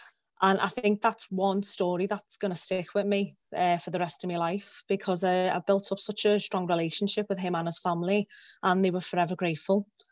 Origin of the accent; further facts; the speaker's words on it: Liverpool, North West England, United Kingdom; It's a biography, starting off about me, how growing up in Liverpool, coming from a really close, strong family.